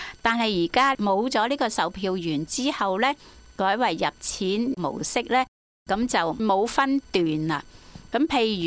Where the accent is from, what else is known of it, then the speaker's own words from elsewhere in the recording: Hong Kong; 我们香港人由那时候开始过九龙，我们可以有选择了